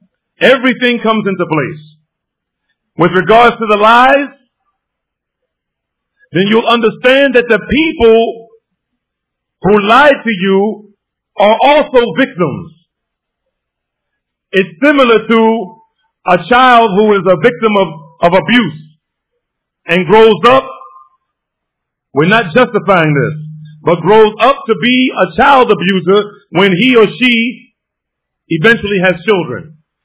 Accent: New Jersey, United States; I grew up in a house where I grew up here in Baxter Terrace Projects. I grew up in a house primarily a Christian home.

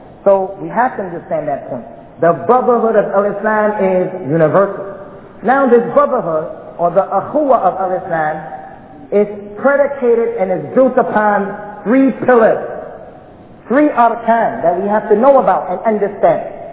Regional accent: United States; Because I grew up in America, and we grew up hating white people because they hated us.

